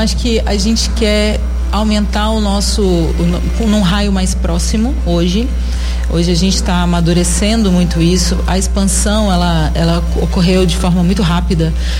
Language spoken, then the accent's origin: Portuguese; Espírito Santo, Brazil; nós somos capixabas, né? Como já falamos aqui anteriormente, saímos do Espírito Santo